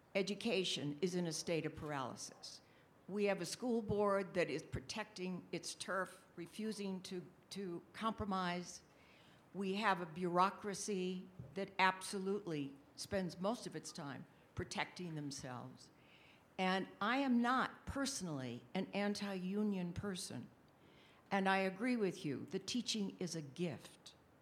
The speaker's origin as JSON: {"language": "English", "town": "Los Angeles", "region": "California", "country": "United States", "said": "I'm from Los Angeles, California."}